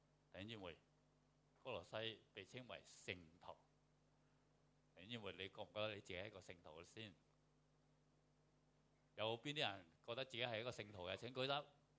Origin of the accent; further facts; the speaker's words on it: China; 因為我係中國嘅牧師，我中國人嘅牧師